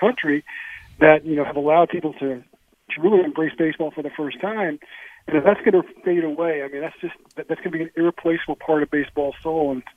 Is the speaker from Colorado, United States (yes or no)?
no; New York, United States; born there; I was born in New York, so obviously my first contact with baseball was the Mets and the Yankees.